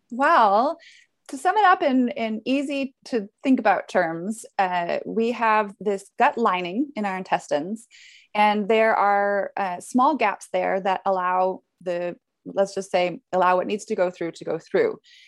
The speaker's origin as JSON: {"language": "English", "country": "Canada", "said": "I say herbs because I'm Canadian."}